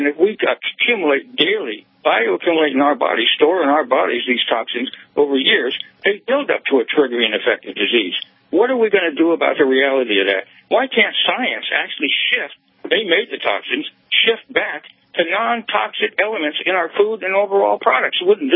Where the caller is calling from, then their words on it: Hamilton Field, California, United States; Oh, thank you. I'm calling from Hamilton Field, which is the former Hamilton Air Force Base.